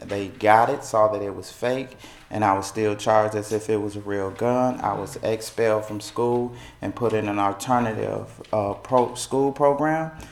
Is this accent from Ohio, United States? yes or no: no; Milwaukee, Wisconsin, United States; But I grew up in Milwaukee, Wisconsin, the youngest of four.